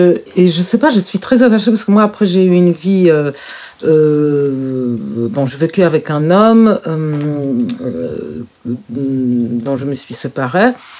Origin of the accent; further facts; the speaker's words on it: Poland; now in France; j'ai gardé très peu de je suis arrivée en France avec deux valises et en fait ma mère quand elle a compris que je n'allais pas revenir en Pologne